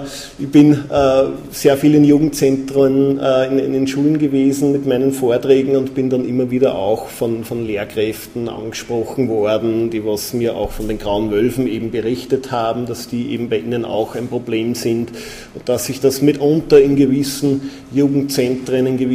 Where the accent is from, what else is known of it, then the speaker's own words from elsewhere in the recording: Wels, Upper Austria, Austria; bin aus Wels in Oberösterreich